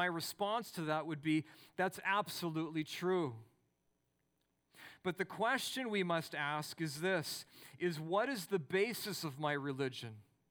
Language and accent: English; Canada; I have to come to the realization that I am a Canadian.